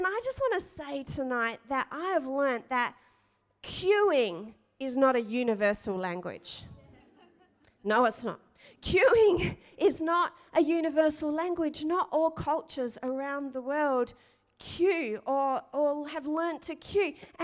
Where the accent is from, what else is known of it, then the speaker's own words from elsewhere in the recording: Australia; Now, I grew up in Australia.